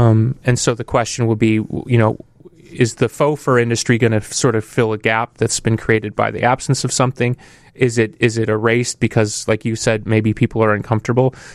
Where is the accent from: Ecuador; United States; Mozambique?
United States; Glendale Heights, Illinois; growing up in Glendale Heights, Illinois, I didn't know that went on